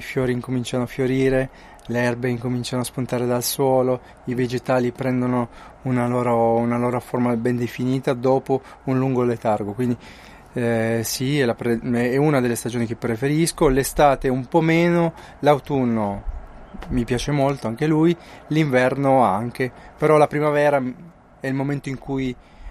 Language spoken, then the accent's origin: Italian; Giaveno, Piedmont, Italy; io sono nato dal Mese, sono nato a Giaveno, ho sempre abitato dal Mese, quindi in Val di Susa, provincia di Torino